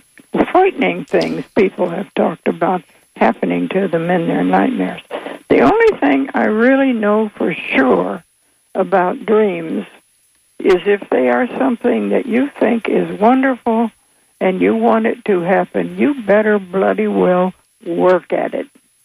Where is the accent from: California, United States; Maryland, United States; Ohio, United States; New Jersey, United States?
Ohio, United States; Akron; Well, I kind of saw it differently. I was born and raised in Akron, Ohio.